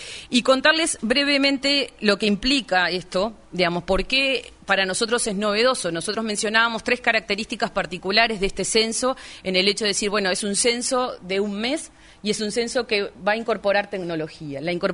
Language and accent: Spanish; Uruguay